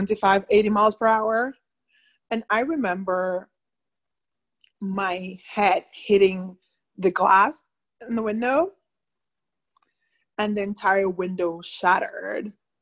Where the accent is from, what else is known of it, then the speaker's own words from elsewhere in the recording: Cayman Islands; now in Texas, United States; So quick background story. I'm actually from the Cayman Islands. I moved to Texas about 4 years ago.